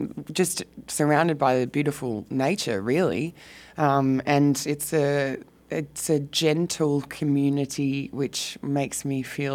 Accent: Melbourne, Victoria, Australia; I'm from Melbourne, Victoria.

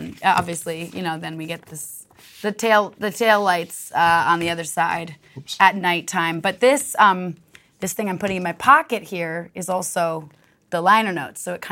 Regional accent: Waitsfield, Vermont, United States; we bought this farm in Vermont where I grew up. That's my hometown in Waitsfield, Vermont.

